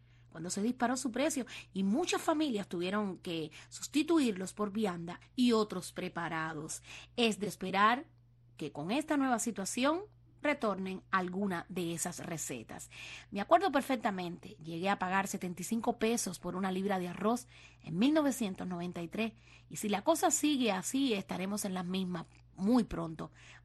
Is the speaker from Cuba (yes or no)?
yes; Cuba; moved away; yo les digo que yo salí de Cuba en el año 95.